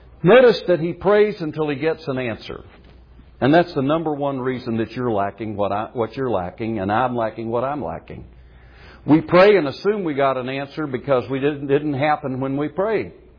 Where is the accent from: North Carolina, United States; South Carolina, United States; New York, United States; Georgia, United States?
South Carolina, United States; born there; Excuse me, I was born in South Carolina.